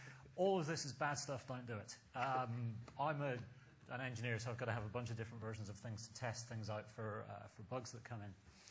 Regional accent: Scotland, United Kingdom; As a Scotsman, I am hoping that we eventually get our own top-level domain of .mac

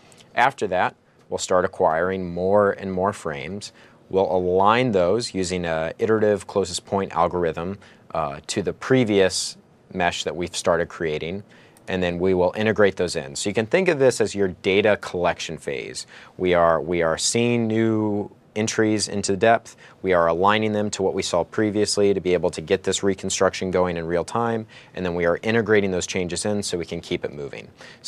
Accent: Texas, United States; I'm a Texan, so I understand.

